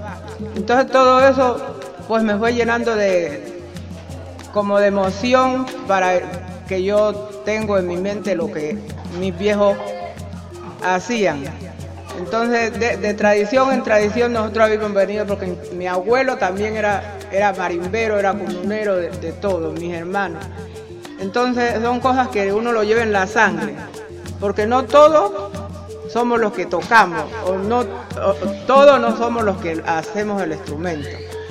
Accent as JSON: {"language": "Spanish", "town": "Francisco Pizarro", "region": "Nariño", "country": "Colombia", "said": "soy de Francisco Pizarro Salaonda, tengo 73 años"}